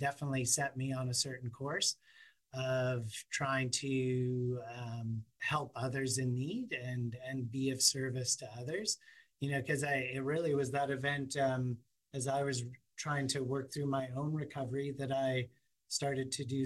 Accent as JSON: {"language": "English", "town": "Vancouver", "region": "British Columbia", "country": "Canada", "tie": "born or raised there", "also_born_or_lived": "Prince Rupert", "said": "I was born in Prince Rupert, but raised in Vancouver for a large chunk of my life. Grew up in a single parent home."}